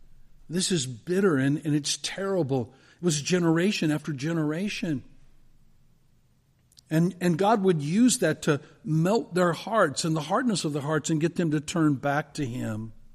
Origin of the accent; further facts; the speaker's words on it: United States; Well, because I'm an American, right? I wave a flag on 4th of July.